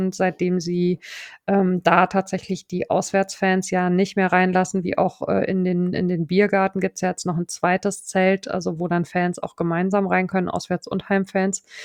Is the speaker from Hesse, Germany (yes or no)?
yes; Hesse, Germany; ich komme ja wie gesagt aus Hessen mit Mainz 05 und so.